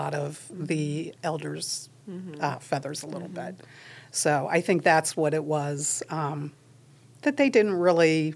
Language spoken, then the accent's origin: English; Kenmore, Ohio, United States; also born or lived in Norton; I did. I grew up in Kenmore.